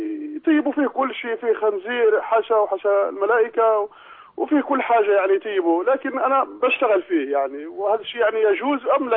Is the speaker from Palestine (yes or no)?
no; Morocco; now in Germany; انا مغربي اصلا.